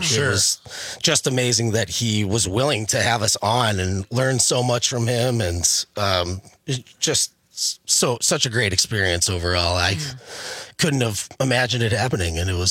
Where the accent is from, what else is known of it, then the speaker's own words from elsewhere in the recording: Sturgeon Bay, Wisconsin, United States; Yeah, I'm from Sturgeon Bay, so it was up there.